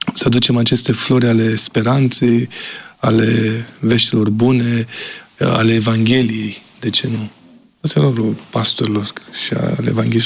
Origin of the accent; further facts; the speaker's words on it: Romania; pe stradă, au sesizat accentul nostru și chiar dacă vorbim aceeași limbă, totuși au sesizat faptul că suntem români. Nu suntem în Moldova sau români din Bucovina.